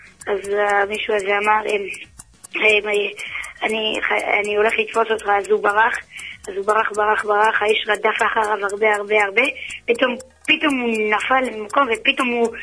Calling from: Beit Shemesh, Jerusalem District, Israel

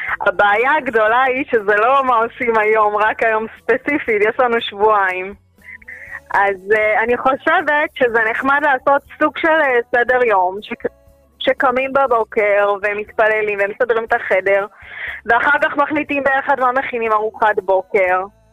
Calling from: Jerusalem, Jerusalem District, Israel; אני מירושלים, באזור של בית וגן.

